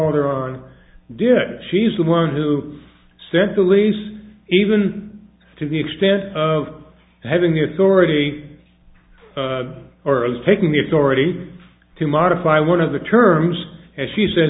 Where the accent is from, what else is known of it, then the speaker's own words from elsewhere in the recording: Cedar Rapids, Iowa, United States; I'm from Cedar Rapids, Iowa.